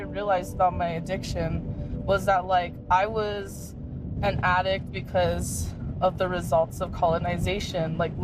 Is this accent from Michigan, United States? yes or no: no; Española, New Mexico, United States; Espanola, España, Northern New Mexico. It's my hometown.